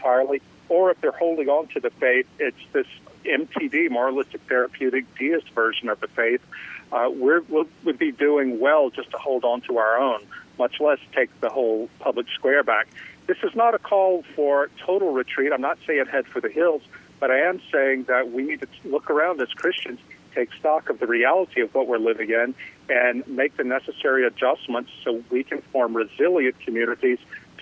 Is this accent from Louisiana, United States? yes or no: yes; Louisiana, United States; About 5 years ago, I moved with my family back to my hometown in South Louisiana. This is a place that's like Mayberry.